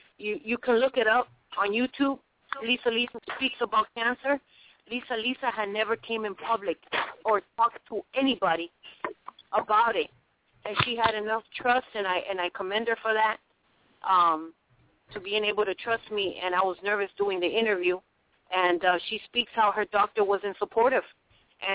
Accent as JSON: {"language": "English", "town": "Boston", "region": "Massachusetts", "country": "United States", "tie": "born or raised there", "said": "from my hometown, Boston, passed away of cancer."}